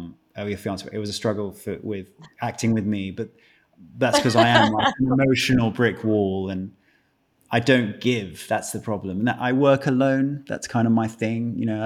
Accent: United Kingdom; accent: British; or can I do the natural British accent? Because it is, most of the time, it's more freeing being in my natural accent.

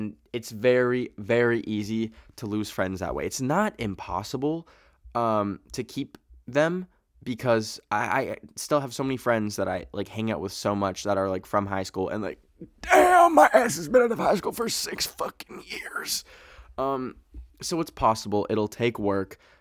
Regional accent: Canada; Yes, I just said bag, because I'm Canadian.

